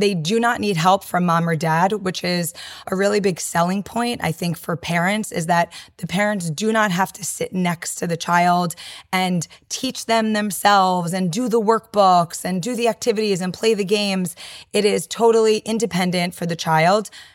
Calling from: Boca Raton, Florida, United States; I am calling from Boca Raton, Florida, and I am the CEO and founder of Adventures in Handwriting.

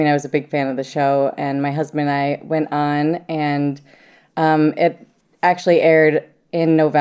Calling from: Minneapolis, Minnesota, United States; I am calling in from Minneapolis, Minnesota

